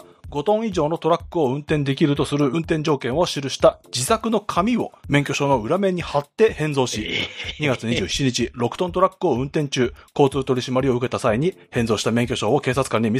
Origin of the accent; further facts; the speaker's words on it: Chile; now in Japan; チリから来てる私はどうなるんですか。